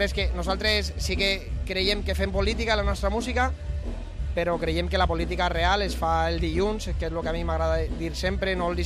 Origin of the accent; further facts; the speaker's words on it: Valencian Community, Spain; per nosaltres és una sensació bonica d'estar venint des d'allà baix, del País Valencià